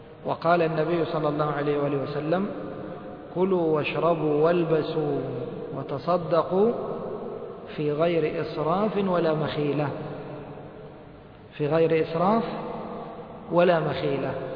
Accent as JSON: {"language": "Arabic", "country": "Egypt", "said": "كلهم يلبس القلنصوة كما عندنا في مصر مشهور هذا"}